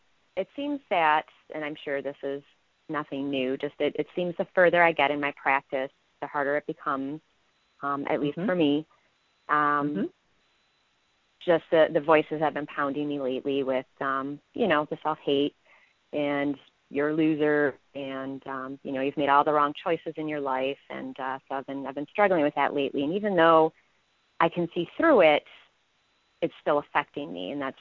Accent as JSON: {"language": "English", "region": "Michigan", "country": "United States", "said": "Hi, this is … I'm from Michigan."}